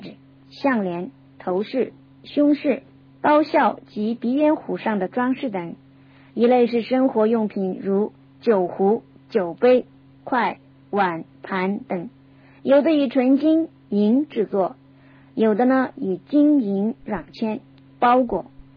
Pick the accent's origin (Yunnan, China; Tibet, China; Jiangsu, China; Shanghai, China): Tibet, China; 许多民族群众都有佩戴腰刀的习惯，然而我们西藏人也有这一传统，平时几乎人人都配着腰刀